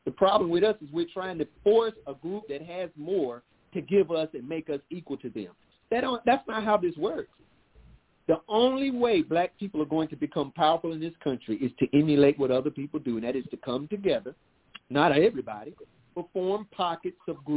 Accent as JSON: {"language": "English", "region": "the South", "country": "United States", "said": "I'm from the South. You know, it's a different kind of feel down there. We all speak to one another."}